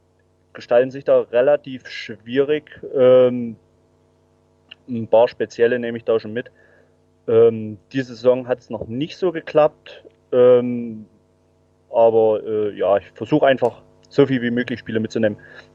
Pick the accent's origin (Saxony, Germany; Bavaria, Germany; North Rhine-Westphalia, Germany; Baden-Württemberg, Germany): Saxony, Germany; bin waschechter Erzgebirgler, wohne jetzt nicht in Aue, 80 Kilometer östlich